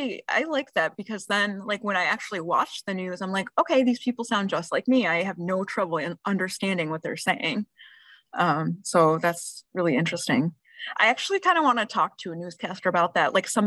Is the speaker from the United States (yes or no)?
yes; Midwest, United States; accent: Midwestern; I think I'm like pretty poor with accents, so I would have to pretty much use my Midwestern accent and read titles.